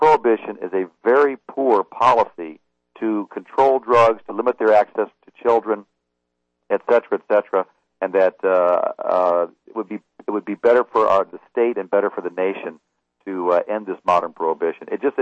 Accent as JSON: {"language": "English", "town": "Fort Worth", "region": "Texas", "country": "United States", "said": "You know, I'm from Fort Worth."}